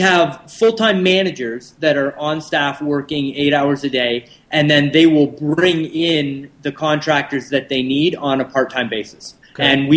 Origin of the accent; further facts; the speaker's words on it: Canada; I'm a Canadian, and if you can't tell